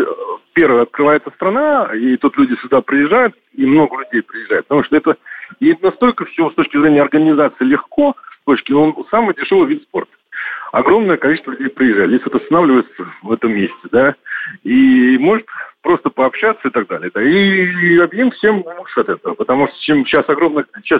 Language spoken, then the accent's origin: Russian; Saint Petersburg, Russia; тем более, что я из Санкт-Петербурга, у нас холодно, противно, мерзко